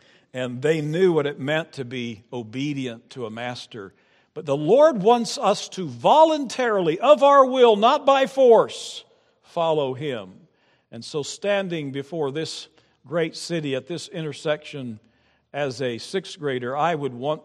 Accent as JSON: {"language": "English", "region": "Kansas", "country": "United States", "said": "In fact, perhaps since I am from Kansas originally"}